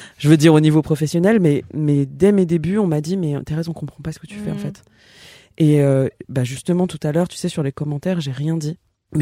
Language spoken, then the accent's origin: French; Ivry-sur-Seine, Île-de-France, France; Et moi, je suis née à Ivry-sur-Seine.